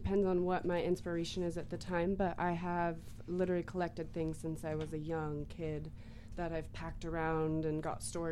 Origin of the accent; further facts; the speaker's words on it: Spokane Valley, Washington, United States; I'm born and raised in Spokane, Spokane Valley specifically